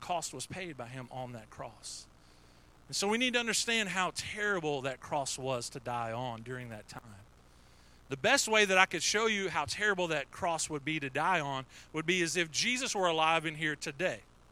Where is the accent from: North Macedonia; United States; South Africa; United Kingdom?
United States; Oakdale; I'm from Oakdale and I can't do that.